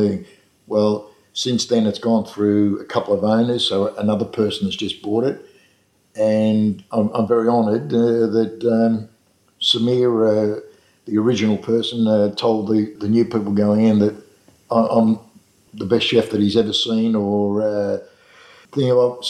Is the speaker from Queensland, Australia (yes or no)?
no; Carlton, Victoria, Australia; When we grew up, when I was a little kid growing up in Carlton, at the back of us, in the back lane there